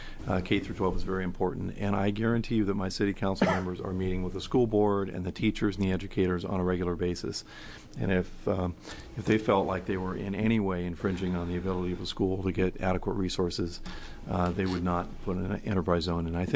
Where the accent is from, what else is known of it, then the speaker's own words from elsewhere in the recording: Redmond, Oregon, United States; one of the key economic development tools for my hometown of Redmond, my dad was the mayor for a number of years